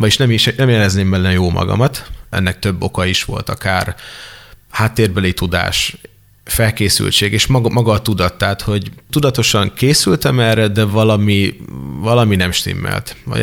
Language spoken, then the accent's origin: Hungarian; Nyíregyháza, Szabolcs-Szatmár-Bereg, Hungary; born there; also born or lived in Ibrány / Debrecen; nyíregyházi születésű vagyok, úgyhogy nem jöttem messziről. Viszont tanulmányaim Debrecenbe vittek a középiskolában. Középiskolai éveket Debrecenben töltöttem, a református gimnáziumban